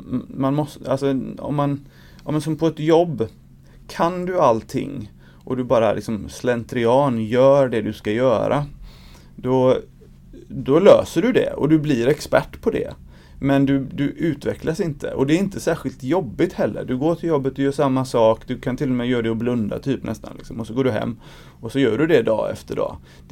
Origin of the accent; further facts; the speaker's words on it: Angered, Västra Götaland County, Sweden; Jag är en invandrare, jag är uppvuxen i Angered och har väldigt... Liksom, mångkulturellt är ju Angered, får man väl lov att säga.